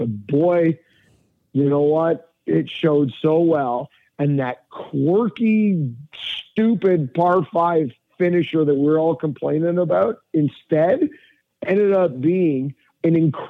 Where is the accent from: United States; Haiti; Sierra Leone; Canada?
Canada; yes, I'm Canadian. but I'm also Italian, as you gentlemen know.